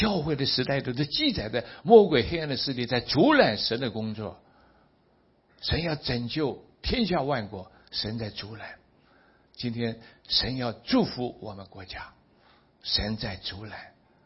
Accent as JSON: {"language": "Chinese", "country": "Taiwan", "said": "身为台湾人"}